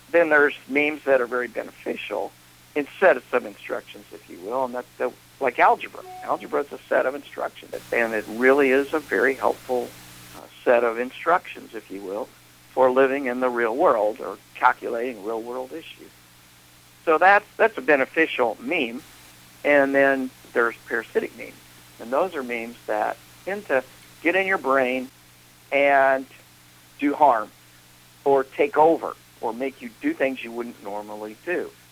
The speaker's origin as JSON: {"language": "English", "town": "Wichita", "region": "Kansas", "country": "United States", "tie": "born or raised there", "said": "Well, I grew up in Wichita, Kansas."}